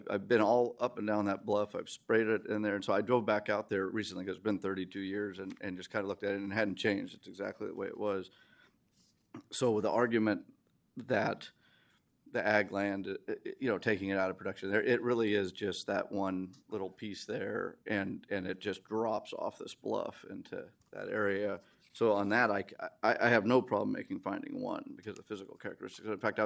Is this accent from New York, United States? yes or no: no; Sanger, California, United States; I'm from Sanger.